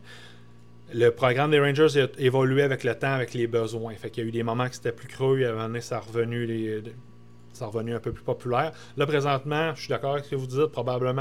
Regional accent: Quebec, Canada; Je viens du Bas-Saint-Laurent, j'ai toujours été dans le bois, j'aime la chasse, la pêche.

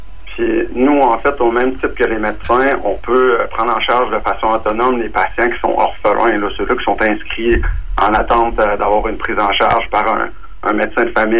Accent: Forestville, Quebec, Canada; Moi, je suis originaire de Forestville, fait que c'était vraiment un choix personnel de revenir ici pour redonner à la communauté.

